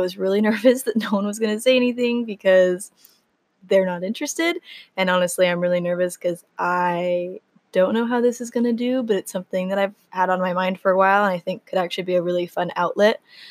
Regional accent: Arizona, United States; also born or lived in Texas; So I was born in Texas and lived there for the first few years of my life, and then my entire family moved to Arizona, where I have lived ever since. I know, desert girl turned marine biologist.

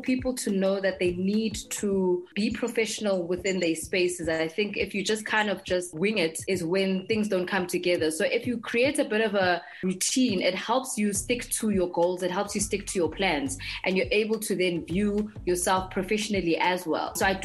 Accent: Johannesburg, Gauteng, South Africa; because I grew up in Johannesburg.

